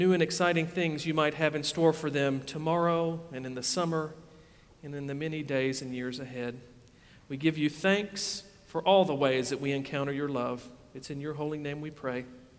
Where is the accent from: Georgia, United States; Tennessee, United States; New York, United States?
Tennessee, United States; because I grew up right here in the Middle Tennessee area, I went to Cedar Crest Camp, which is a Methodist church camp.